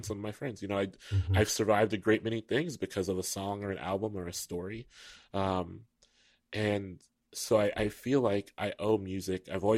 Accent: Columbus, Ohio, United States; In Ohio, that meant, you know, folks in Dayton. I'm from Columbus, but like folks in Dayton or folks in Cleveland would be reading, you know.

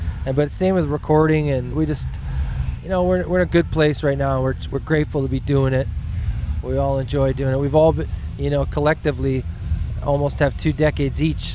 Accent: Hamilton, Ontario, Canada; I'm from Hamilton, which is a steel town. So a lot of music, hot rods, you know, bar fights, blue collar, right?

